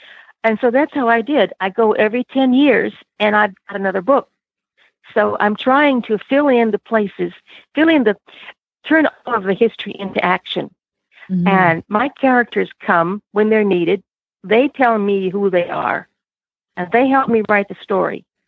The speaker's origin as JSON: {"language": "English", "region": "South Carolina", "country": "United States", "tie": "born or raised there", "said": "I started with, I grew up in the South, in the South Carolina. It's my heritage."}